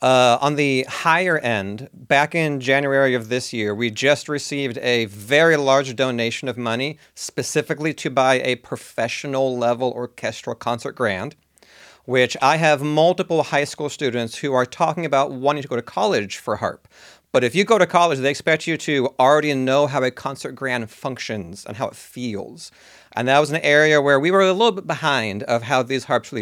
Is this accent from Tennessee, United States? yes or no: no; Finneytown, Ohio, United States; So for anyone local listening, I grew up in Finneytown, small area just northwest of the city limits.